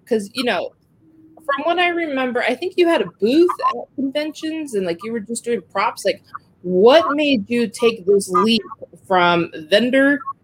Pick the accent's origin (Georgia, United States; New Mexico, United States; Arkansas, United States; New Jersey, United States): New Mexico, United States; moved away; because I'm originally from New Mexico, you know, and, you know, we do have Albuquerque Comic Con. I live here in California, obviously